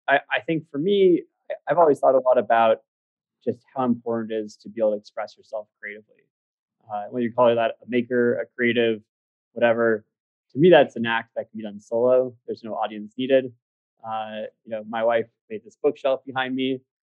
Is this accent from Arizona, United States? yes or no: no; California, United States; Well, I grew up in Sonoma County